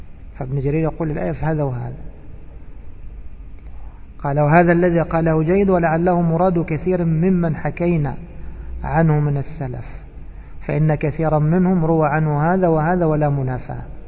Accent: Egypt; إيش يقول عندنا في مصر؟ يقول لك طبعا باللهجة المصرية

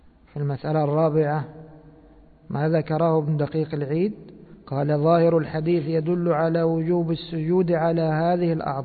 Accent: Egypt; نحن عندنا في مصر في شيء مشهور

